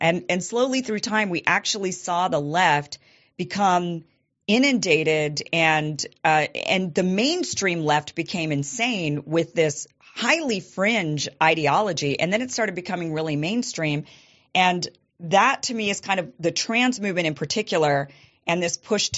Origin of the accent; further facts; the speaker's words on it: Idaho, United States; one of them being my home state of Idaho. I was born and raised and still keep a residence in Idaho. Okay, so I'm an Idahoan through and through.